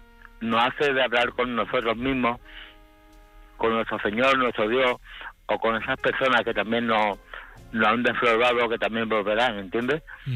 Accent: Málaga, Andalusia, Spain; now in Córdoba, Spain; Estoy en Córdoba, soy malagueño.

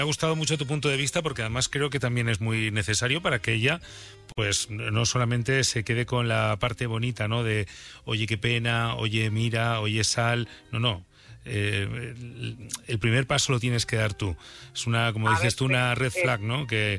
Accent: Burgos, Castile and León, Spain; Yo soy de Burgos también.

